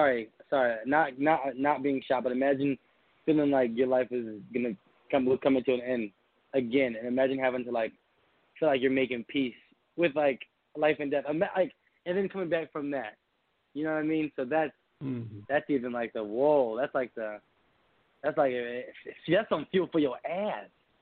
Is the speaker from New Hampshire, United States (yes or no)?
no; Philadelphia, Pennsylvania, United States; No, I'm from Philly, and they fall in love.